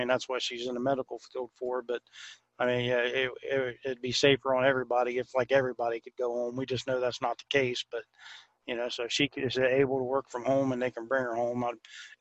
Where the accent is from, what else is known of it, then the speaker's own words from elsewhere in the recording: Ohio, United States; And we're from Ohio, as everybody probably already knows, and they just declared the stay-at-home rule today.